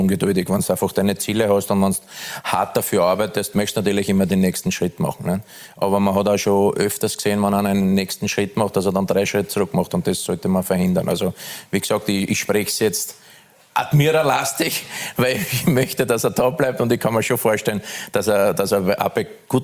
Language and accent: German; Lower Austria, Austria; ich bin in der Südstadt aufgewachsen.